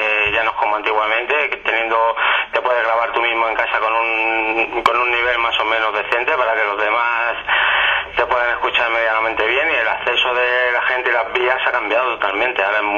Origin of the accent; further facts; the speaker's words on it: Sant Feliu de Llobregat, Catalonia, Spain; Nosotros somos de aquí, de San Feliu de Llobregat, un pueblecito al este Radio Barcelona.